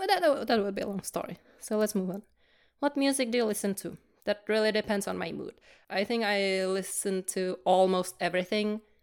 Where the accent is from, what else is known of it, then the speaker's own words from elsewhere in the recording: Czechia; English is a second language; So I'm from Czechia, or formerly known as the Czech Republic. That's a small Slavic country in Central Europe, between Poland, Germany, Austria, and Slovakia.